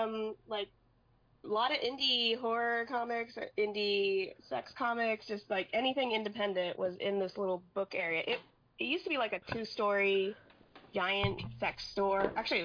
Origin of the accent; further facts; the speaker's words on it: Japan; now in United States; I grew up in Japan, so like the macabre and stuff was just in every comic book.